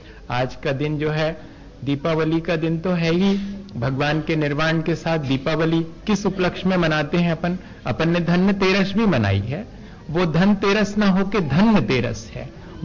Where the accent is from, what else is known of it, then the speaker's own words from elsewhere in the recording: Madhya Pradesh, India; हम मध्य प्रदेश के लोग दक्षिण भारत चले जाएं